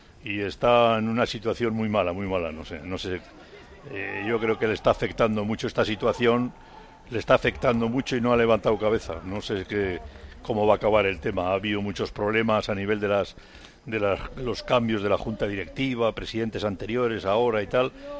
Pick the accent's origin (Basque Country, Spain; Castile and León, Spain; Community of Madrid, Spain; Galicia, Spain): Basque Country, Spain; Bilbao; como somos de Bilbao